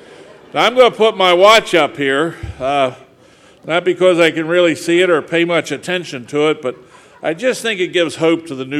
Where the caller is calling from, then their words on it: Hagerstown, Maryland, United States; And I come to you from Hagerstown, Maryland, where I am a member of the cleverly named Hagerstown Group of Alcoholics Anonymous.